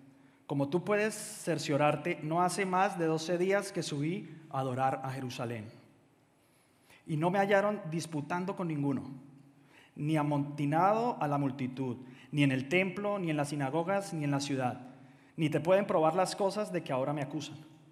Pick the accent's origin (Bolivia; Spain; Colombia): Colombia; también soy colombiano como Carolina